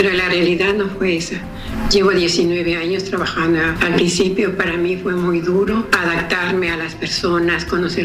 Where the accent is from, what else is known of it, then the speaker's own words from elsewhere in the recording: Ecuador; moved away as an adult; now in Spain; soy ecuatoriana, vine a España con el afán de poder sacar adelante a mis hijos, por la situación económica de mi país era muy dura. Yo soy madre divorciada con tres hijos y decidí venir por 5 años